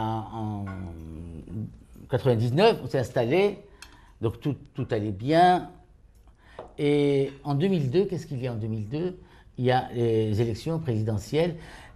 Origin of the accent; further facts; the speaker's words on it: France; Je suis français, ça ne se voit pas sur ma tête comme toi.